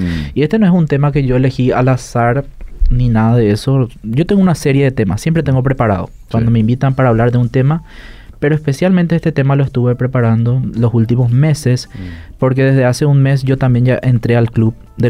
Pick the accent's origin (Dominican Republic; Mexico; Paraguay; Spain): Paraguay; first language Guaraní; nuestra lengua materna, que es el guaraní.